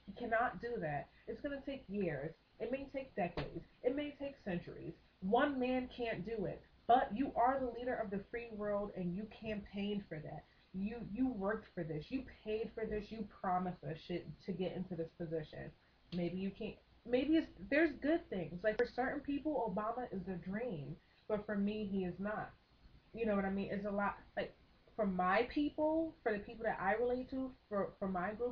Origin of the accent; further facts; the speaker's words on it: United States; But I know I'm American, and I know as an American, I'm entitled to certain shit.